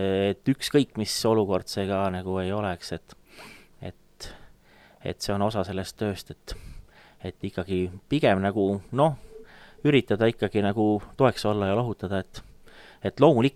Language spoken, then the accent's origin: Estonian; Kunda, Lääne-Viru County, Estonia; born there; mina sündisin Kunda linnas, seal Eesti põhjaviiril, Kunda linnas mere ääres, 25. jaanuari päeval